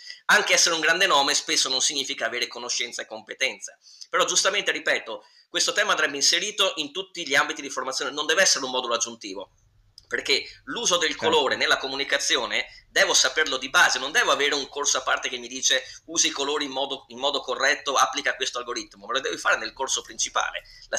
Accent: Venice, Veneto, Italy; perché io sono veneziano

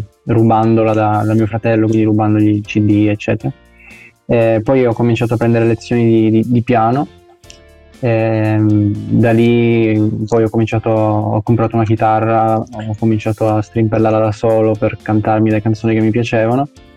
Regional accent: Settimo Torinese, Piedmont, Italy; il mio progetto appunto prende il mio cognome e sono della provincia di Torino, di Settimo Torinese. Ho sempre vissuto

